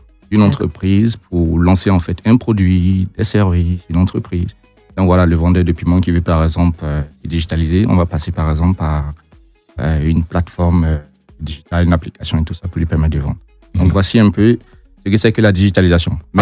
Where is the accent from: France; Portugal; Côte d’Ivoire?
Côte d’Ivoire; Parce que forcément, je suis ivoirien.